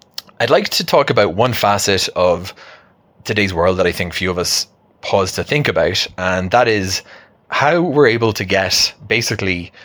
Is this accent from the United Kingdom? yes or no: no; Ireland; moved away; than what I was used to growing up in Ireland.